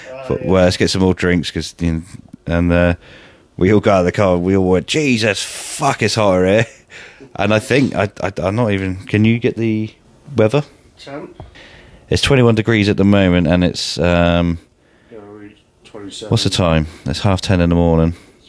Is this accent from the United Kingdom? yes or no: yes; England, United Kingdom; old folks asking, you know, clearly see that we're English, and "Oh, what are you doing here? Where are you going?"